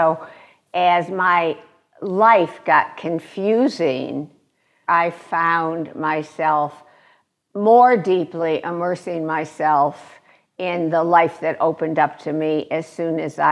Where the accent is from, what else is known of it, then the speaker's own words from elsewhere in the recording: Chicago, Illinois, United States; That's a picture of the apartment building I grew up in on Bittersweet in Chicago, which ran one block.